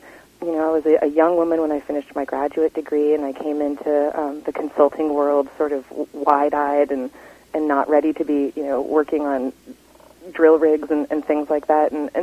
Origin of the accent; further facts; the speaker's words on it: Portland, Oregon, United States; I did. I grew up in Portland, Oregon.